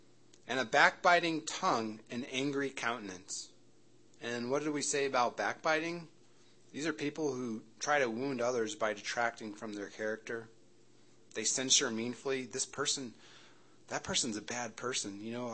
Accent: the North, United States; She's a Southern girl, so I'm from the North, a Yankee, you know. We don't have too good of a mouth on us, so anyway.

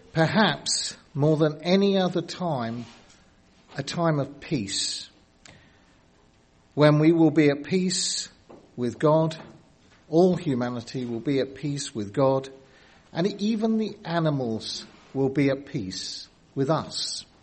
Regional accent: United Kingdom; I'm from the United Kingdom, from the Brickett Wood Church, which is just about 30 miles northwest of London.

